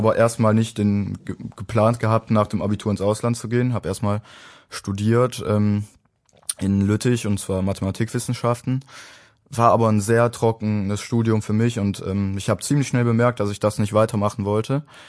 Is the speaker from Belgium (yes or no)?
yes; Walhorn, Wallonia, Belgium; Ich komme aus Wallhorn, hier aus Belgien und bin ehemaliger Freiwilliger.